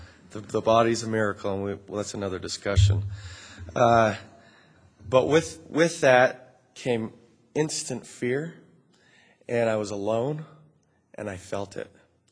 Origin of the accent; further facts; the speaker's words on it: East Coast, Canada; I am from Canada, back on the East Coast, and back there, anyway